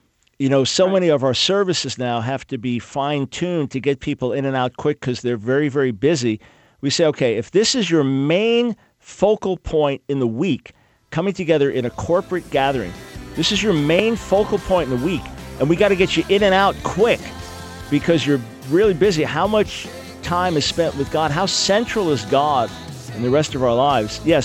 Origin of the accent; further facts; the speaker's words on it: United States; But I'm an American, so I'm still going to have a certain perspective.